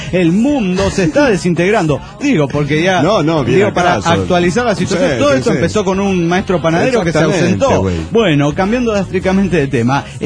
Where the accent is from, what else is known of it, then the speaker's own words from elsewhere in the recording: Mexico City, Mexico; Somos los amigos de Bukowski del DF mexicano.